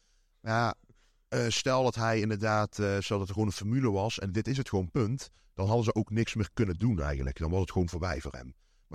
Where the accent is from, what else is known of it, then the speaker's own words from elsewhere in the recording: Netherlands; Ja, als Nederlander, ik zeg maar net onder die 6'3". En dat is 1,90.